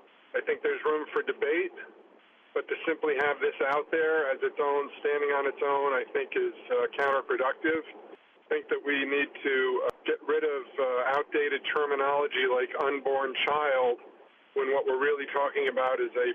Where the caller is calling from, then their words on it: Keene, New Hampshire, United States; I'm calling from Keene, New Hampshire.